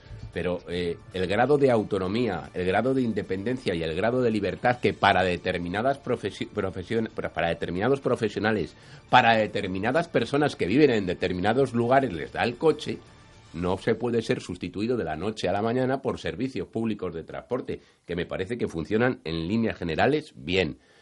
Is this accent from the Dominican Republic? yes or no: no; Oviedo, Asturias, Spain; el ejemplo de Oviedo, que es mi tierra